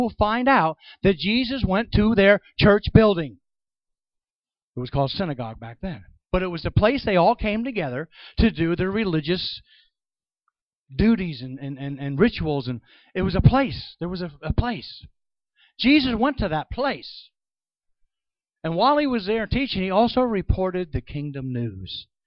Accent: New York, United States; I'm the kind of guy, I guess I'm from the show me state, I guess. I'm actually from New York.

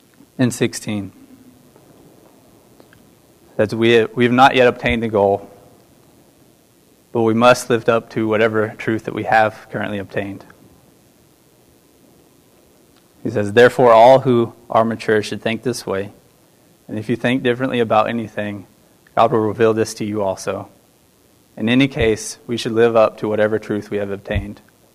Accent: Alabama, United States; As most of you know, I'm from Alabama.

